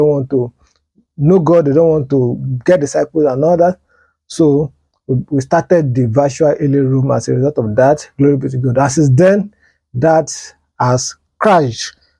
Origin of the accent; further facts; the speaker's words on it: Ondo, Nigeria; now in Lagos, Nigeria; I'm a preacher of God's Word. I'm from Ondo State. I base in Lagos.